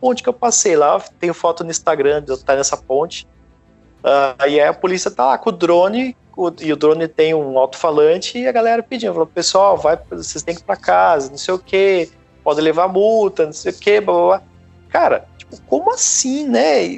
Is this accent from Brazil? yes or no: yes; Brazil; moved away; E hoje o que me preocupa mais, na verdade, sou brasileiro, minha família tá no Brasil, é o que vai acontecer no Brasil daqui a pouco, cara.